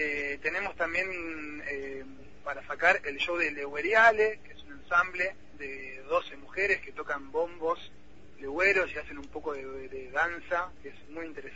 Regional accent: La Plata, Buenos Aires Province, Argentina; somos nosotros los platenses.

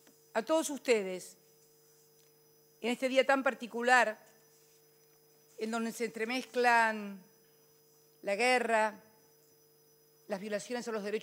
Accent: Argentina

